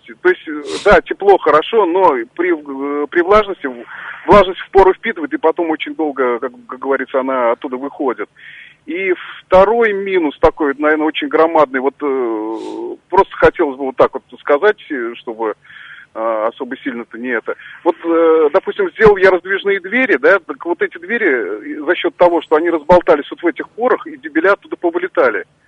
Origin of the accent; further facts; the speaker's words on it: Kazan, Tatarstan, Russia; я из Казани.